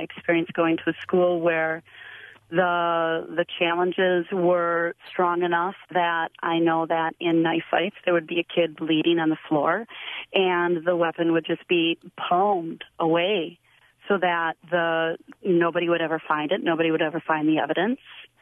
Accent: Milwaukee, Wisconsin, United States; I grew up white in Milwaukee with a single mom in the Milwaukee public school system.

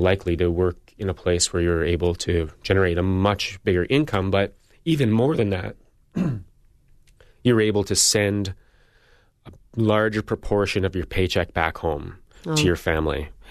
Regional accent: Northern Canada, Canada; I'm from Canada, northern Canada

